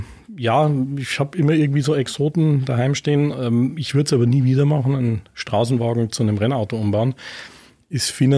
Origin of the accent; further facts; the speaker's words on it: Munich, Bavaria, Germany; ich komme ursprünglich aus München